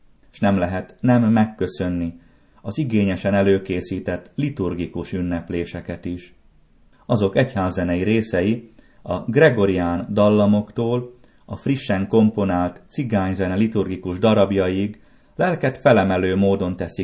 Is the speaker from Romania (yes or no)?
no; Slovakia; mi a mai Szlovákia területén élő magyarok is örömmel készültünk.